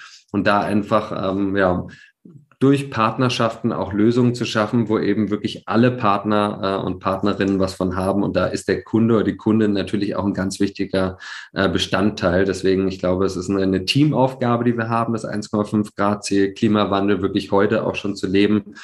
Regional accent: Berlin, Germany; ich bin Berliner

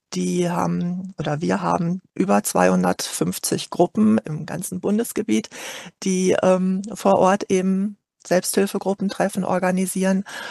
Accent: Dortmund, North Rhine-Westphalia, Germany; ich komme aus Dortmund

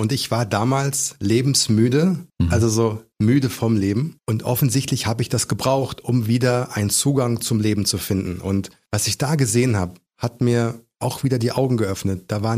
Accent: Germany; ich natürlich als Deutscher

